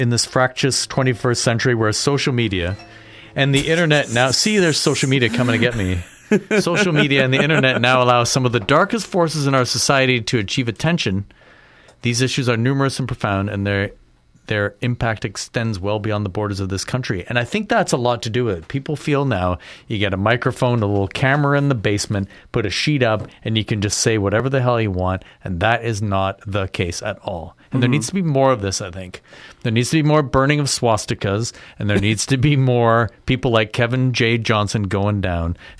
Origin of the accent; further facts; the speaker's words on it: Mississauga, Ontario, Canada; moved away; I grew up in Mississauga and...